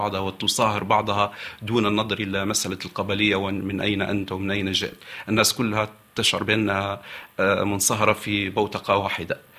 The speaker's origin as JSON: {"language": "Arabic", "town": "Tripoli", "region": "Tripoli District", "country": "Libya", "tie": "born or raised there", "said": "باعتباري مواطن ليبي وعشت حياتي بالكامل في ليبيا، لا أعتقد أن هذا سيكون، لأن المجتمع الليبي وخاصة أنا من سكان طرابلس،"}